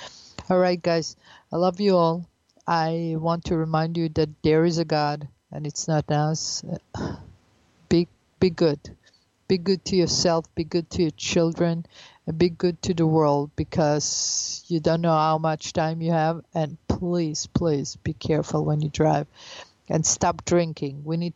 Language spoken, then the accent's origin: English; Italy; now in Israel; because I grew up in Italy, as you know. So I'm also on that committee because I speak Italian